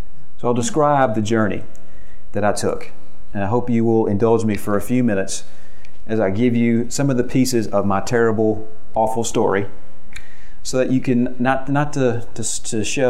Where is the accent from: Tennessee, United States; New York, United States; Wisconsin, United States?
Tennessee, United States; Memphis; I'm from Memphis, Tennessee